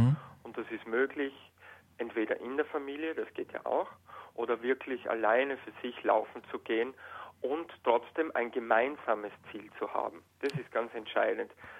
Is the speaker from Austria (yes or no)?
yes; Austria; Und ich komme aus Österreich.